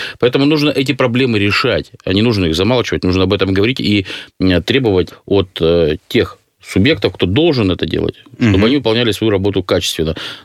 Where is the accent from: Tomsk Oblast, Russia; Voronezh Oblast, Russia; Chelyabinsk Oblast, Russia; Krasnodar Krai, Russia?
Chelyabinsk Oblast, Russia; Chelyabinsk; вот поверьте мне, я из Челябинска, я знаю